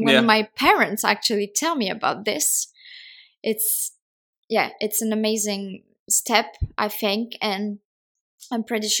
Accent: France; because I come from France, but I was happy for my country

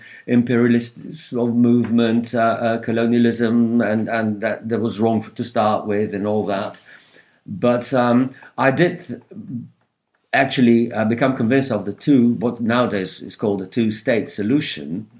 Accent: Israel; Growing up in Israel, I mean, people are sort of politically aware

